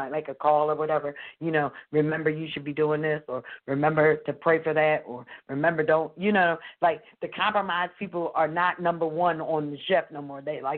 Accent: Philadelphia, Pennsylvania, United States; I'm from Philadelphia. So if you're in Philly and you decide that you're going to Jersey to go to the shore

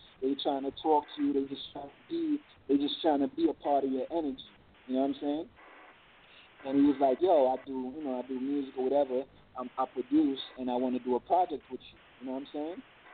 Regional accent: Brooklyn, New York, United States; Growing up in Brooklyn where, you know, you see hookers on the tracks, you know what I'm saying, like on Van Sicklin

